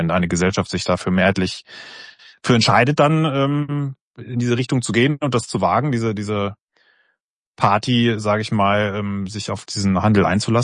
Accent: Munich, Bavaria, Germany; Mir tut es nur als Münchner weh

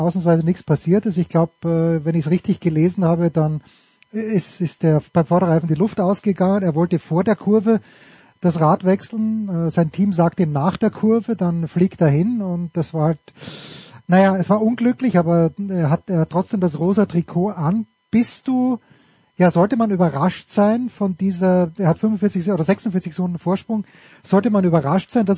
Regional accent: Austria; als Österreicher hat man eher auf die Amateure geschaut

